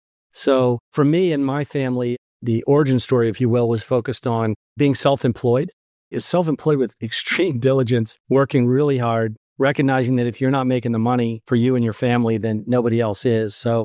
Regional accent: Washington, District of Columbia, United States; So I grew up in Washington, D.C. area

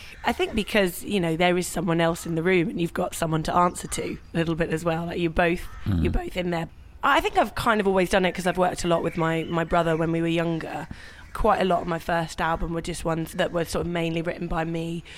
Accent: Bristol, South West England, United Kingdom; I remember being at Rough Trade Records in Bristol, which is my hometown.

